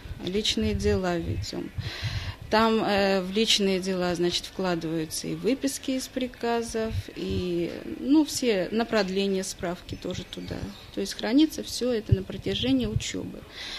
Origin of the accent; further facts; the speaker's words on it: Leningrad Oblast, Russia; now in Saint Petersburg, Russia; Получилось так, что мои родители переехали в Санкт-Петербург, я сама из Ленобласти.